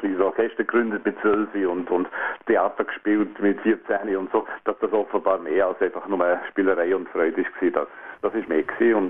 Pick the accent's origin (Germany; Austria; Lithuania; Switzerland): Austria; Tyrol; Meine Heimat, wenn überhaupt irgendetwas, ist Tirol, weil ich dort aufgewachsen bin und nicht Österreich